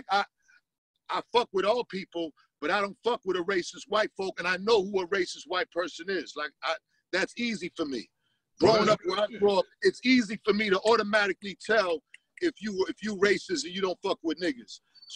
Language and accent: English; Boston, Massachusetts, United States; You know, I grew up in Boston where, you know, my father ran with a bunch of Italians and Irish guys, gangsters, mafia.